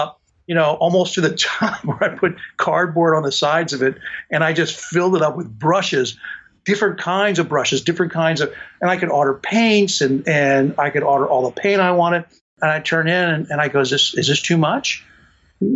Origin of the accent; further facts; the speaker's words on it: St. Louis, Missouri, United States; And I'd say, well, I'm from here or St. Louis.